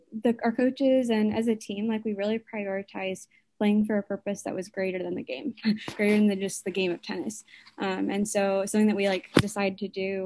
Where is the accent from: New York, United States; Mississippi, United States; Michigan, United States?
Michigan, United States; So we're from Michigan, and so obviously it's a little drive away, because in Ohio, Cedarville is.